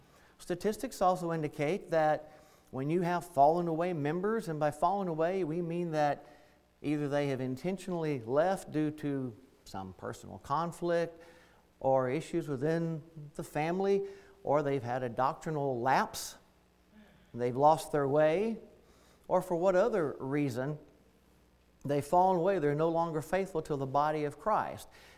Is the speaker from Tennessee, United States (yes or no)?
yes; McEwen, Tennessee, United States; moved away as an adult; I'm a native. I grew up in McEwen, went to McEwen School, and then my parents remained after I went off and went in the Navy back in '78